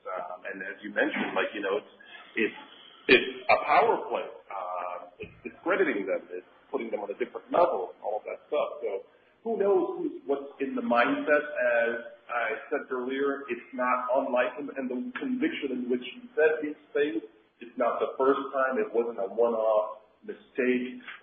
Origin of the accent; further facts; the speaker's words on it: Georgetown, Demerara-Mahaica, Guyana; being black myself, I'm black. I'm from Georgetown, Guyana, in South America.